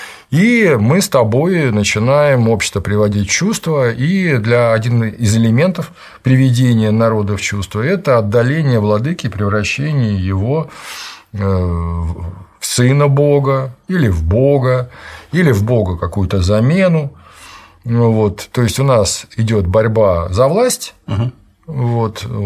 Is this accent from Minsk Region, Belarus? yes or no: no; Mogilev, Mogilev Region, Belarus; born there; И я родился в Белоруссии, в городе Могилеве, где фирма отца строила комбинат химволокна